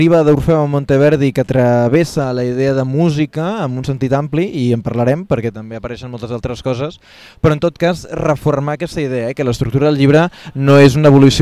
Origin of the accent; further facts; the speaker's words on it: Mataró, Catalonia, Spain; I jo sóc de Mataró.